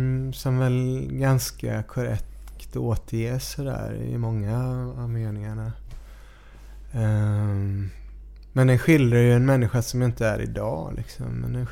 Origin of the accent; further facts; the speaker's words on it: Västra Frölunda, Västra Götaland County, Sweden; Det är ju mångt och mycket en låt som skildrar min uppväxt i Västra Frölunda då